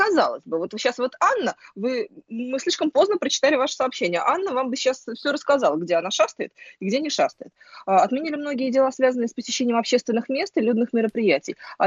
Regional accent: Moscow, Russia; Я коренная москвичка

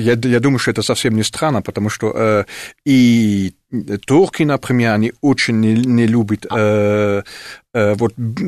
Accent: Germany; Russian is a second language; Когда они слышат, что я немец, они всегда очень, ну, там, хорошо это воспринимают.

